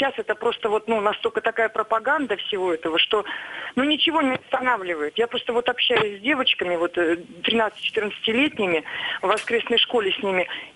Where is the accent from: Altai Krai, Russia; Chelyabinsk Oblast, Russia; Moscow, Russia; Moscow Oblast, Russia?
Chelyabinsk Oblast, Russia; из Челябинской области.